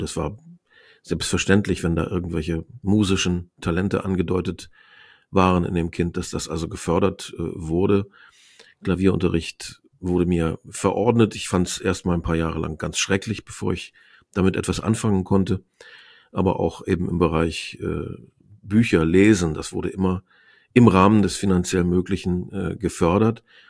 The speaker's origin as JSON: {"language": "German", "town": "Osnabrück", "region": "Lower Saxony", "country": "Germany", "tie": "born or raised there", "said": "Und da haben wir auch im Raum Osnabrück, wo ich aufgewachsen bin, ziemlich regelmäßig gespielt."}